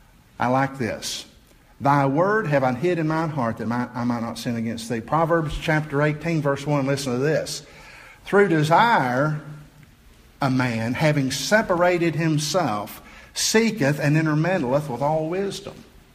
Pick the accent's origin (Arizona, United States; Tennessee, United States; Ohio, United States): Tennessee, United States; Chattanooga; although I grew up in Chattanooga area.